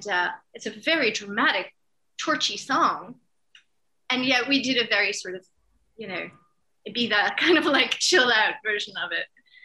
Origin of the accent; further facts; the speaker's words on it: Massachusetts, United States; now in New York, United States; I grew up in Massachusetts, and it's much more typically northeastern, which means we get, or we used to get, 4 predictable seasons, every season in its full glory.